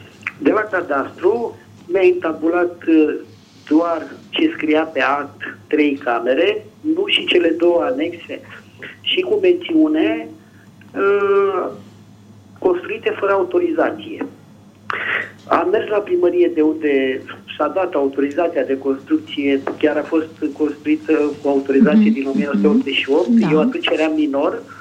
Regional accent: Bucharest, Romania; sunt din București.

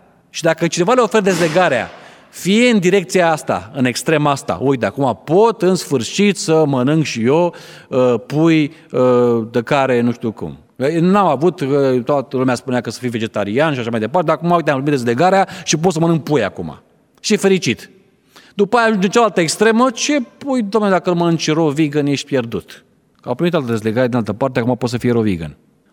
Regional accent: Bucharest, Romania; eram din București

